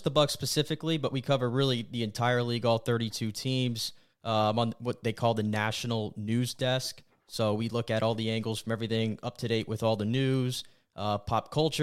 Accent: Tampa, Florida, United States; and born and raised in Tampa.

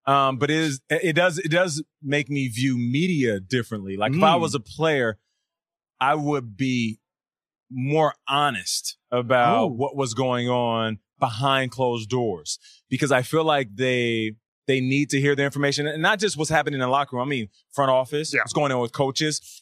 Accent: Canada; I was born in Canada. I'm Canadian.

